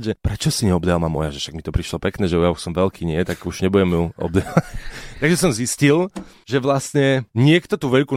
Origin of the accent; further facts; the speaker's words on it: eastern Slovakia, Slovakia; ja som chalanísko z východu.